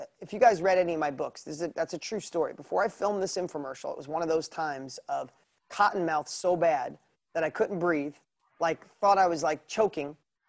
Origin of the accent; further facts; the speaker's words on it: New York, United States; accent: New York; my New York accent is so bad.